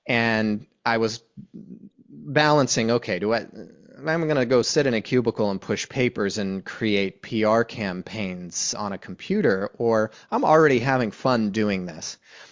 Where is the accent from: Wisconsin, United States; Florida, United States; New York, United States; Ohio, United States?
Ohio, United States; Youngstown; You know, I was raised in Youngstown, Ohio, and I'm the child of immigrant workers, some from Finland and some from Eastern Europe